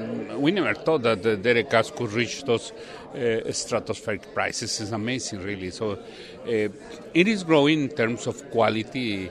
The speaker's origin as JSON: {"language": "English", "country": "Mexico", "said": "because I'm Mexican, I'm from Mexico."}